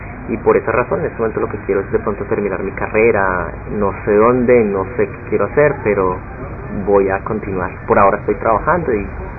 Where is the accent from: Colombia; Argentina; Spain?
Colombia; moved away as an adult; now in Israel; Cuando salí de Colombia, nunca pensé que iba a salir de mi país. Siempre amaba mi país, decía que yo podía luchar por el país, y estaba en la universidad.